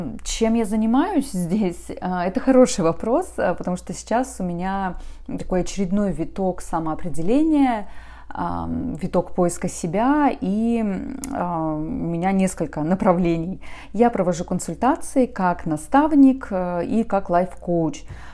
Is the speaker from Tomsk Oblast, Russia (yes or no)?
yes; Tomsk, Tomsk Oblast, Russia; also born or lived in Irkutsk; Я родилась в Сибири, в городе Томске, примерно 35 лет назад. Там я выросла, там я училась, в том числе в университете. И затем, в 2009 году, я, можно сказать, случайно оказалась в Иркутске и прожила там почти 10 лет.